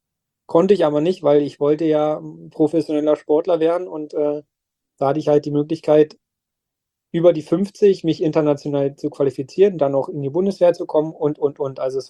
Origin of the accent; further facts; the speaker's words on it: Werder, Brandenburg, Germany; wenn nicht so viele Leute aus meiner Heimatstadt Werder da gewesen wären